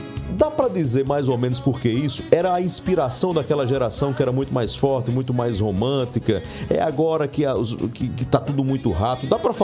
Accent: Marizópolis, Paraíba, Brazil; lá na minha adolescência, na República de Marisópolis, 450 quilômetros de João Pessoa

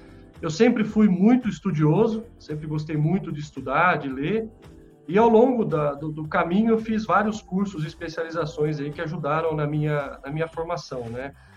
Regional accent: São Paulo, Brazil; moved away as an adult; now in Assis, Brazil; Eu sou natural de São Paulo, onde vivi até os 28 anos de idade, quando me casei com a minha esposa Fabiane, e resolvemos construir a nossa família na cidade de Assis.

